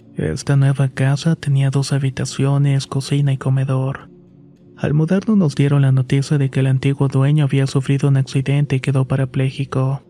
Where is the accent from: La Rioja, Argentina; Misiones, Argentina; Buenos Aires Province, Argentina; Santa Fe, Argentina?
Misiones, Argentina; now in Buenos Aires, Argentina; Soy originaria de Argentina y actualmente vivo en Buenos Aires, aunque mi provincia natal es Misiones. Fue ahí donde crecí y tuve al principio una buena infancia.